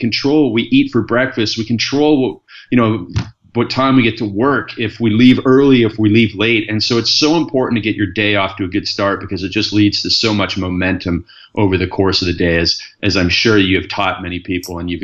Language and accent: English; Stratford, Ontario, Canada; born there; I was born in Stratford, Ontario.